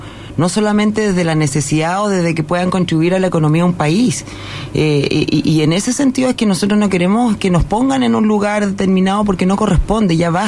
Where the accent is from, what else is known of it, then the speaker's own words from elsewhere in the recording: Chile; Somos chilenos